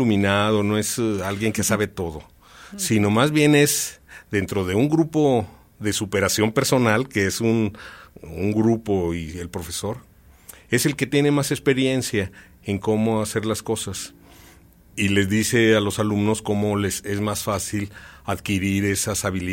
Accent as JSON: {"language": "Spanish", "region": "Aguascalientes", "country": "Mexico", "tie": "born there", "said": "Yo nací aquí en Aguascalientes, dentro de una familia de profesores."}